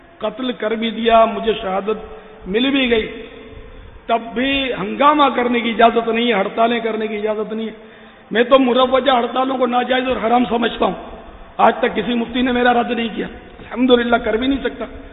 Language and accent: Urdu; Karachi, Sindh, Pakistan; born there; میں تو اصلاً نسلاً پاکستانی ہوں, میری تو پیدائشی باب المدینہ میں ہوئی ہے.